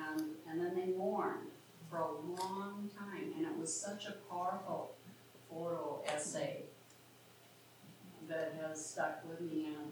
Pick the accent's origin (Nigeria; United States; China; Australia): United States; Minnesota; Because I'm from Minnesota